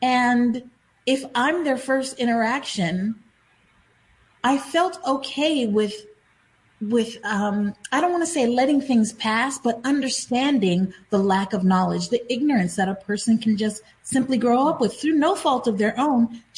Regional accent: Seattle, Washington, United States; Growing up in Seattle with such a very tiny fraction of this population is Black, I came across growing up plenty of white folks that had never interacted with Black people in their lives.

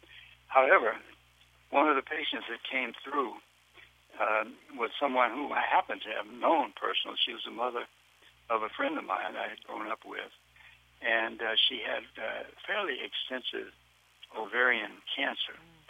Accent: Memphis, Tennessee, United States; Yes, well, certainly growing up in the South at the time that I did, and in Memphis, which was a very active, engaged, developed black middle class society and culture

